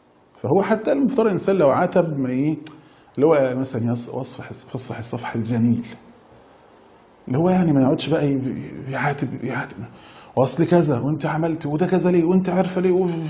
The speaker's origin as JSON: {"language": "Arabic", "country": "Egypt", "said": "وهم بيقولوا عندنا في مصر كده بيرموا على بعض"}